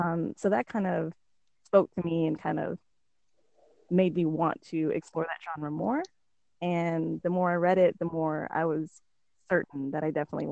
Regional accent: Alaska, United States; Interesting fact, I'm from Alaska. I live in the South now. So very big difference.

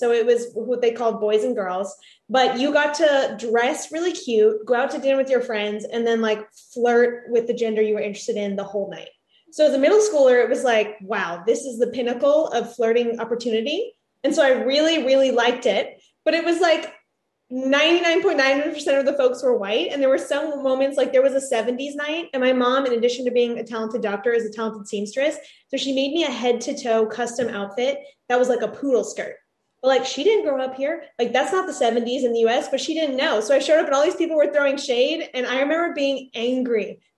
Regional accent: Arkansas, United States; also born or lived in Texas; So my parents are immigrants from Lebanon. They left during the war. They landed first in Texas, but then raised us mostly in Arkansas.

